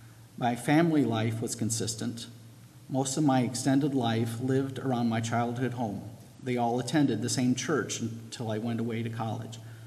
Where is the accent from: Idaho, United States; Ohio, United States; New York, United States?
Ohio, United States; Wauseon; Growing up in Wauseon, Ohio, I didn't much concern myself with Mennonite theology or practice